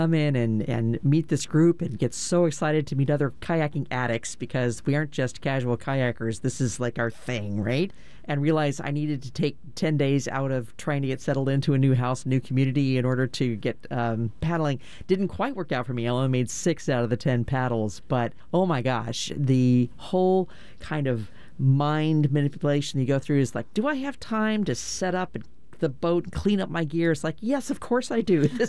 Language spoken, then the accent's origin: English; Eugene, Oregon, United States; I grew up in Eugene and would come out to Honeyman State Park to go camping with my family all the time.